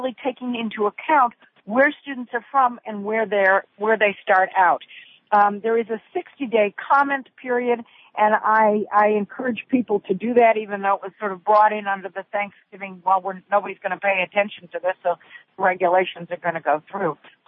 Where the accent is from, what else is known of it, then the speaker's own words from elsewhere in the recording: Cleveland, Ohio, United States; Cleveland, Ohio, my hometown.